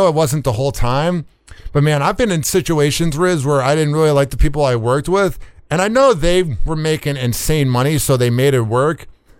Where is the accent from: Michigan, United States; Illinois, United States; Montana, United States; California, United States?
Illinois, United States; Chicago; I've been in Florida for the last 9 years. I'm originally from Chicago, for people that are hearing this for the first time.